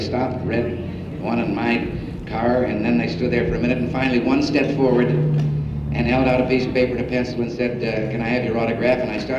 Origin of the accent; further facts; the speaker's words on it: Texas, United States; I'd like to say a few words about my home state of Texas.